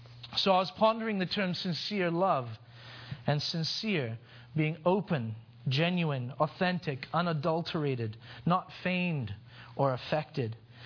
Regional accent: India; also born or lived in Cyprus / Middle East; I grew up in India. I also spent a fair bit of my life in Cyprus and the Middle East, that area.

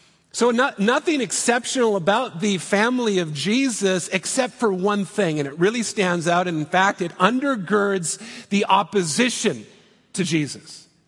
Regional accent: Vancouver, British Columbia, Canada; "Well, I'm from Vancouver."

